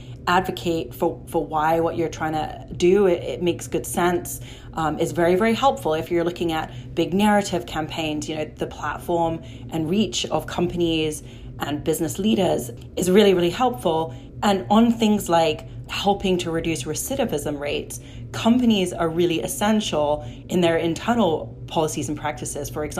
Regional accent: United Kingdom; accent: British; And I remember, like, with my British accent, you know, firing out of the gates

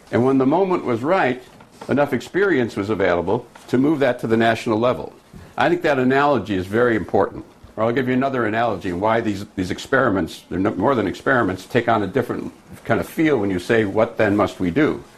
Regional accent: Racine, Wisconsin, United States; I'm from Racine, Wisconsin. That's the kind of thing we find in Racine

